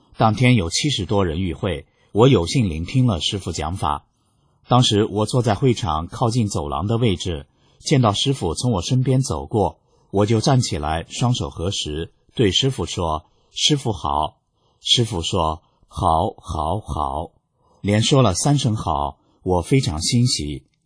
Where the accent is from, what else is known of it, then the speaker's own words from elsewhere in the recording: Hong Kong; 我说，我是香港人